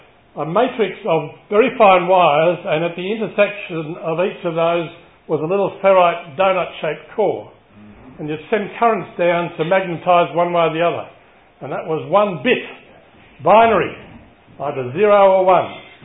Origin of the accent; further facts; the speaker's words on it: Sydney, New South Wales, Australia; now in Canberra, Australia; We discovered we went to the same high school, Marsden High School, West Ryde. I grew up in Eastwood in Sydney.